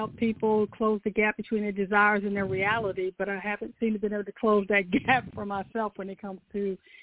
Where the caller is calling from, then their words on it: North Carolina, United States; From North Carolina.